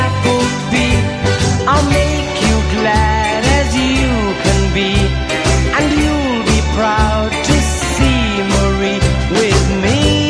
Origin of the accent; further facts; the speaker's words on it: Volos, Thessaly, Greece; ειδικά για τον τόπο μου προσπαθώ να μάθω την ιστορία του και όλα τα σχετικά. Ο Βόλος είχε μεγάλο πολιτισμό από τα χρόνια που ιδρύθηκε